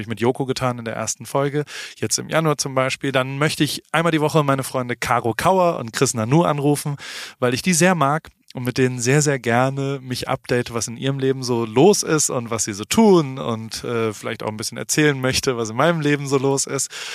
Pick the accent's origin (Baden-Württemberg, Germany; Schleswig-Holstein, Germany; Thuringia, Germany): Baden-Württemberg, Germany; Heidelberg; Ich komme ja aus Heidelberg